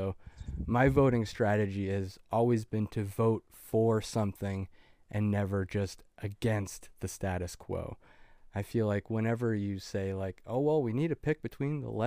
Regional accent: Canada; I could never vote like that as a Canadian, because we have like a kind of a two-party system.

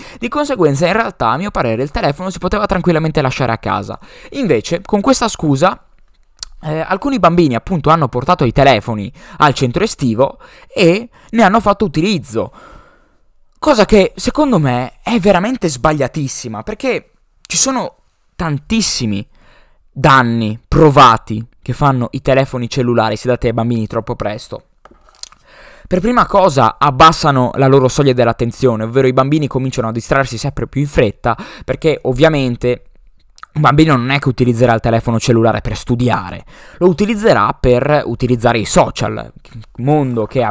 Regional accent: Udine, Friuli-Venezia Giulia, Italy; che era dalle mie parti a Udine e si trattava di tenere i bambini in mezza giornata praticamente

